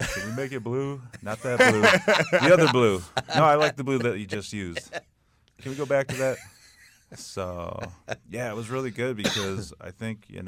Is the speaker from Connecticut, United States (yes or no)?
no; Minnesota, United States; So I'm from the Red Lake Nation, Band of Ojibways in Minnesota, and I got a little bit of Seneca in me too.